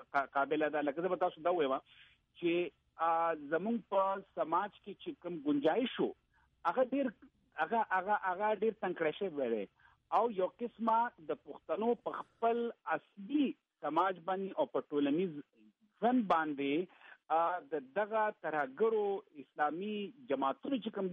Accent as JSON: {"language": "Pashto", "country": "Pakistan", "said": "زه پاکستاني یم زه مسلمان یم خو زه د ټول له مخکې پښتون یم"}